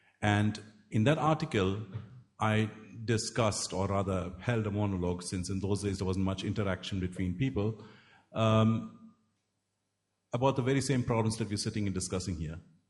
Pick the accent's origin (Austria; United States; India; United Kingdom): India; I come from India.